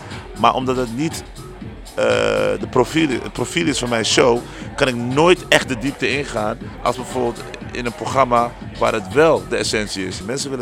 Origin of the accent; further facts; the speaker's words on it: Netherlands; born there; Ik ben hier geboren in Nederland, maar mijn beide ouders die komen van Aruba.